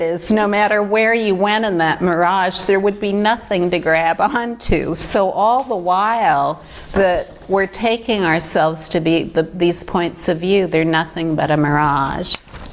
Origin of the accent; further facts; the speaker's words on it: Australia; I grew up in Australia. I'm 27 years old.